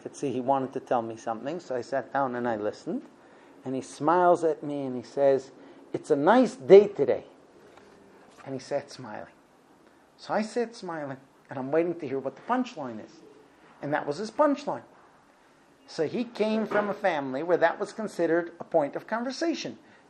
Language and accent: English; United States; I'm this American where time is money.